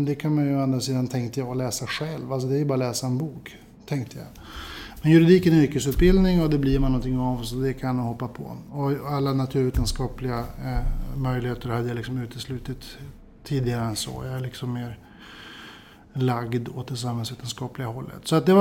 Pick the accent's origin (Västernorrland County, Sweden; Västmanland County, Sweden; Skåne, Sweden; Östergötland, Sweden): Västernorrland County, Sweden; Örnsköldsvik; moved away as an adult; Jag är född för ganska exakt 40 år sedan, hösten 1972 i Örnsköldsvik. Och där växte jag upp och gick på gymnasiet. Och det var först när jag var klar med gymnasiet som jag styrde kosan söderut och började läsa juridik i Uppsala.